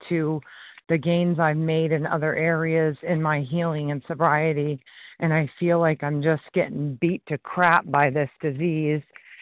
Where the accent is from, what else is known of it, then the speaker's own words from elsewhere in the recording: Maine, United States; I'm from Maine and very new to all of this.